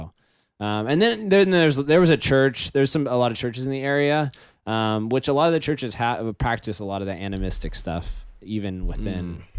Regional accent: United States; born there; I got the roll of the dice and I got to be born in America.

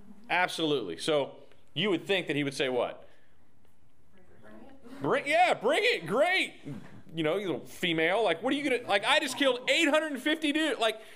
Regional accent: Texas, United States; Now, I'm from Texas. You know, when you have rain coming in, it is big.

